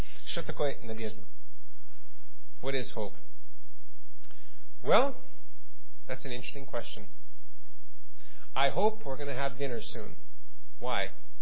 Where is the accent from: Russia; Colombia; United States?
Russia; moved away; We came from Russia with $100 US and a credit card. It's been 7 years since we've been gone.